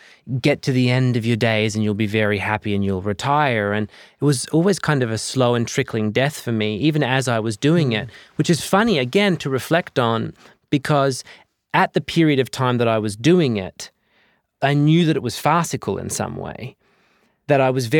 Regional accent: Southern Cross, Western Australia, Australia; growing up in Southern Cross, there was a part of it that was torturous.

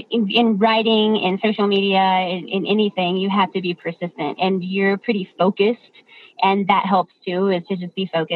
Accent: Colorado, United States; I grew up in Colorado, and the population has just exploded there over the years.

